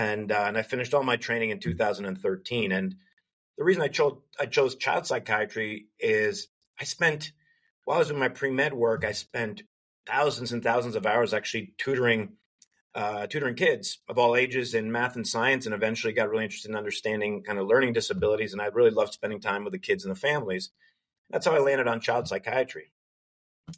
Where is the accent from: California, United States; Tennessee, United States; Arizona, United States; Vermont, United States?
Vermont, United States; and I grew up mostly in Vermont.